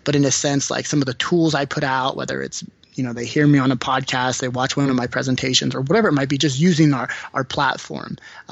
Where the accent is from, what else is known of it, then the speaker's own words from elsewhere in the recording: California, United States; All the girls like us because we're from California.